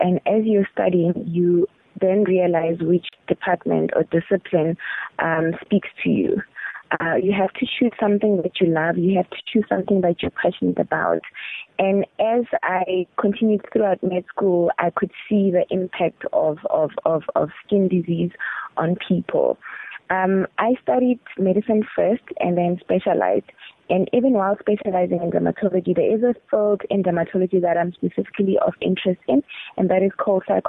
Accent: Polokwane, Limpopo, South Africa; And I grew up in Polokwane. We only had one dermatologist at the time.

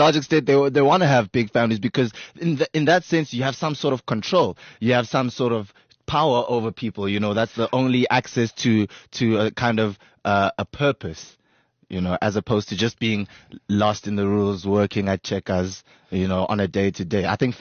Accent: Empangeni, KwaZulu-Natal, South Africa; So for me, it's a much more distant land, Empangeni. It's a rural village

